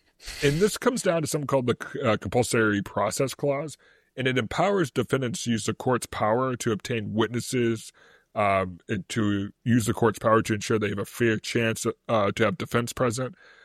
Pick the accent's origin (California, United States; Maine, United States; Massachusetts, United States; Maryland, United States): Massachusetts, United States; Boston; Now, as a Bostonian, one of the most recent prolific Sixth Amendment issues that popped up was the Safaris case after the Boston bombing